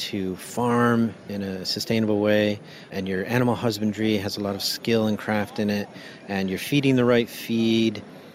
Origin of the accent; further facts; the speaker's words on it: United States; now in Netherlands; I started cheesemaking as an American living in Holland, making Greek cheese for a Turk.